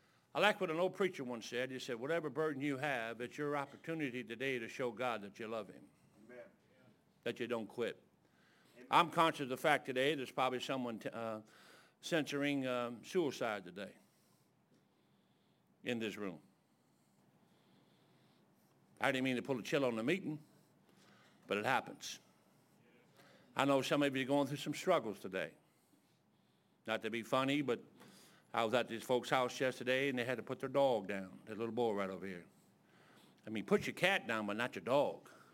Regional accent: Detroit, Michigan, United States; now in Columbus, United States; I grew up in Detroit. I often tell folks, Detroit's so rough, man.

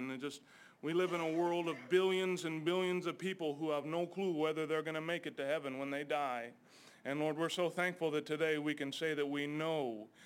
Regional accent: Montana, United States; I'm from Montana, so a long ways away. And it's a good place, you know, some of it.

